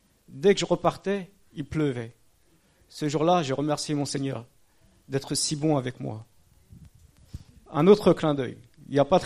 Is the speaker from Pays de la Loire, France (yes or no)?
yes; Angers, Pays de la Loire, France; born there; j'habite sur Trélazé, je suis né sur Angers, j'ai bientôt 40 ans.